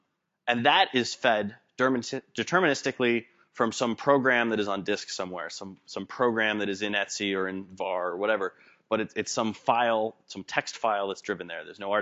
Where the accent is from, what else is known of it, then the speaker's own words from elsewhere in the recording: Portland, Oregon, United States; So I'm from Portland, Oregon, which is pretty far, and I travel a lot